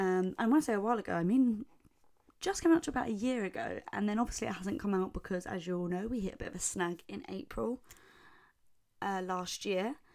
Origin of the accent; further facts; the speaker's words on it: South East England, United Kingdom; I'm sort of from Kent originally. I'm from South East London, Kent area